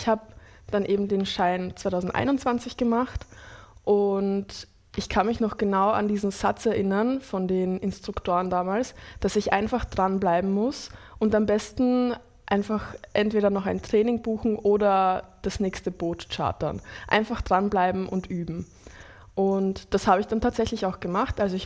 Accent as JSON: {"language": "German", "town": "Graz", "region": "Styria", "country": "Austria", "tie": "born or raised there", "said": "Nein, ich bin in Graz geboren."}